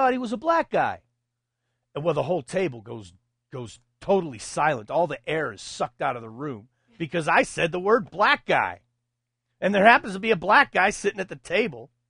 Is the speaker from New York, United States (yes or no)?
yes; Buffalo, New York, United States; I got beat up and made fun of and laughed at because I was from Buffalo